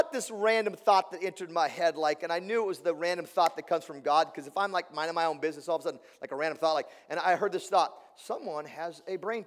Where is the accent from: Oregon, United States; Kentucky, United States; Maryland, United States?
Oregon, United States; Tillamook; I grew up in Tillamook, Oregon, land of cheese trees and ocean breeze, and that nice smell of cow manure you get when you drive through.